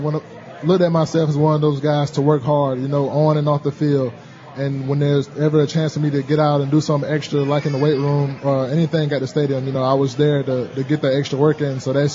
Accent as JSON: {"language": "English", "town": "Bamberg", "region": "South Carolina", "country": "United States", "tie": "born or raised there", "said": "But it was a great time growing up in Bamberg, South Carolina."}